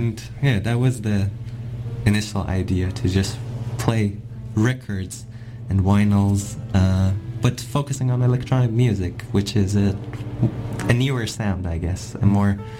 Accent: Tehran, Tehran Province, Iran; moved away as an adult; Yeah, I'm from Iran, and I was born and raised in Tehran, the capital, and moved here in 2018, when around like the time that I just turned 18.

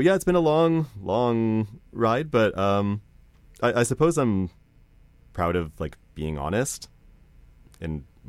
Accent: Nanaimo, British Columbia, Canada; born or raised there; moved away as an adult; now in Montreal, Canada

